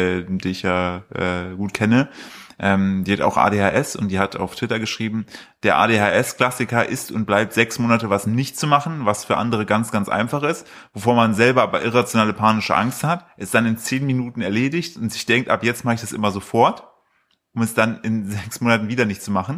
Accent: Brilon, North Rhine-Westphalia, Germany; born there; In Brilon. Ich bin in Brilon geboren. Jetzt habe ich auch so einen Brilon-Accent.

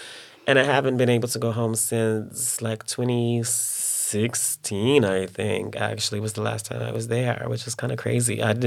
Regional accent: Texas, United States; I'm from East Texas.

